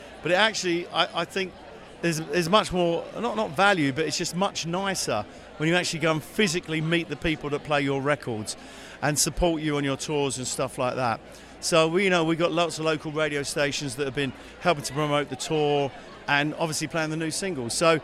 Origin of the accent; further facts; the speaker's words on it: London, United Kingdom; I live in the country now. It gets me into London, which I love. I'm a Londoner.